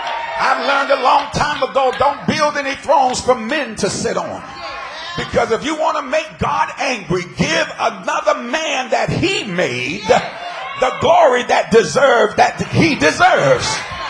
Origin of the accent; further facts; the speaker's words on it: New Jersey, United States; now in Bergen County, United States; But I come from Cumberland County. And if you know anything about Cumberland County is nothing down there. It's one of the poorest counties in the state of New Jersey.